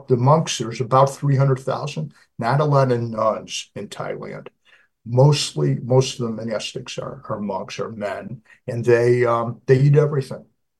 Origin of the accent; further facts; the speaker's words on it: California, United States; They don't want to hear from a guy from California about compassion. They want to, and I'm from California.